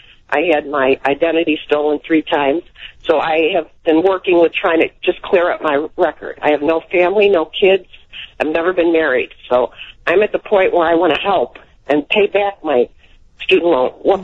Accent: Illinois, United States; I'm from Illinois. I went to a very prominent college, Illinois Benedictine

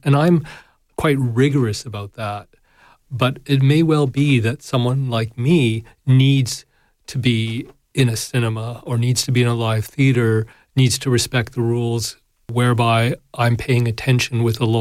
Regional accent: Victoria, British Columbia, Canada; Yeah, and I grew up on Cabro Bay.

